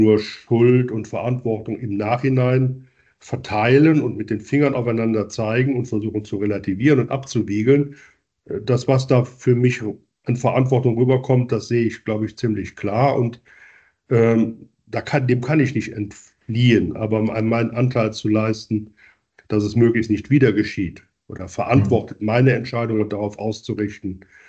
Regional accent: Aachen, North Rhine-Westphalia, Germany; born there; Ich bin in Aachen geboren worden und bin tatsächlich ein Westdeutscher.

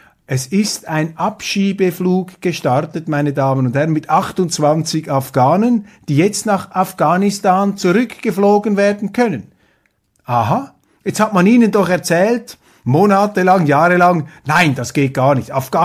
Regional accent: Switzerland; Davon halte ich nichts und ich muss Ihnen als Schweizer sagen

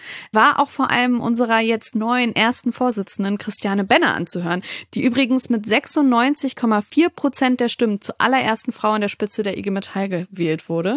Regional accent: Wolfsburg, Lower Saxony, Germany; Jaffi bei Volkswagen in meiner Heimatstadt Wolfsburg

